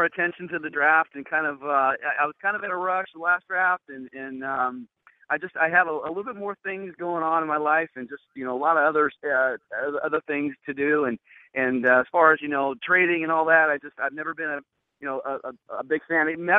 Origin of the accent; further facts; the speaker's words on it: Spokane, Washington, United States; Well, where I grew up was in Spokane. It was right basically on the border of Idaho, basically.